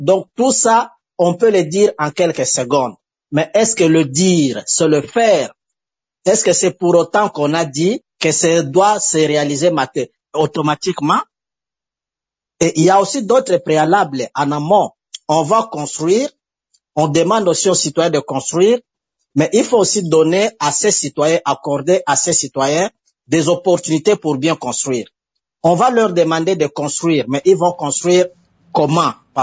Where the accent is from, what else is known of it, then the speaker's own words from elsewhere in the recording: DR Congo; chez nous, en République démocratique du Congo